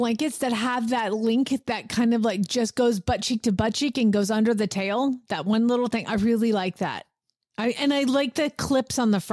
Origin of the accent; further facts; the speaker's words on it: Atlanta, Georgia, United States; And I grew up in Atlanta and Georgia and we call them weed whackers.